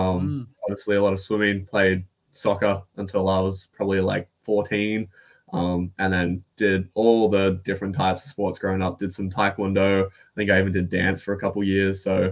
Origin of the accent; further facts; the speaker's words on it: Newcastle, New South Wales, Australia; Newcastle, actually.